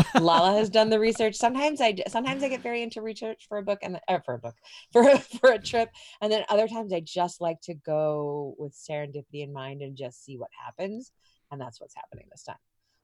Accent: Arizona, United States; I'm from Arizona, and my wife is from Idaho, but neither of us have ever seen the Grand Canyon.

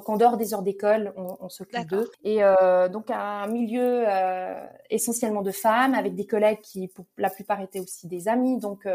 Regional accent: Switzerland; à l'époque, ça ne l'était pas, en tout cas pas chez nous en Suisse

